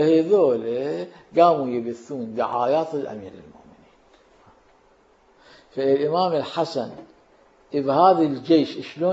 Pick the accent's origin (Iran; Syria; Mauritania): Iran; يعني شلون السفاح عندنا في إيران